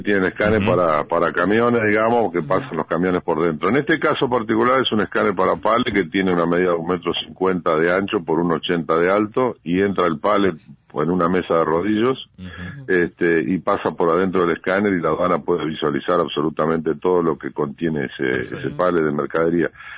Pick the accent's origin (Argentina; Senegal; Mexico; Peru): Argentina; Paraná, Entre Ríos; y somos de Paraná y estamos acá